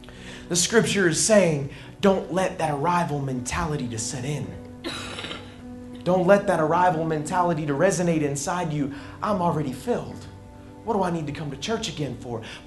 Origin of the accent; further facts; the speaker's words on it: Okeechobee, Florida, United States; I'm from Okeechobee. I know a little bit about flag ponds.